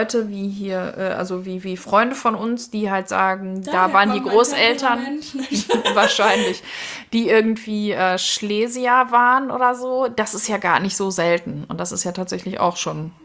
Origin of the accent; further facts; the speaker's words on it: Bochum, North Rhine-Westphalia, Germany; wir kommen aus Bochum, er und ich.